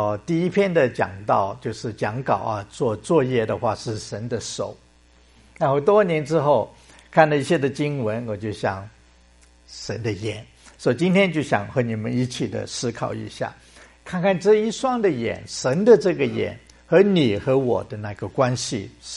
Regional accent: Hong Kong; 因为我在香港长大的，所以就比较经常听见过新年的话一定要穿新的衣服

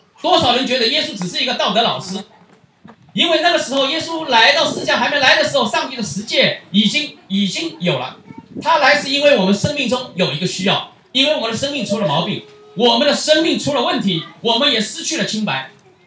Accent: China; 我们过去从大陆来的

